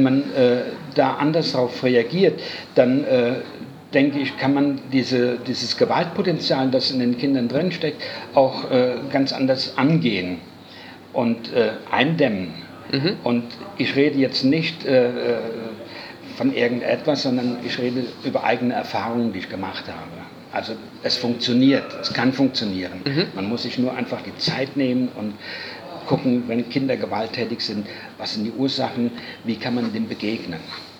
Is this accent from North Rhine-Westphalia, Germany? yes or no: no; Rhineland-Palatinate, Germany; Ich bin gebürtiger Hunsrücker, wohne in Schneppenbach, ein ganz kleines Dorf.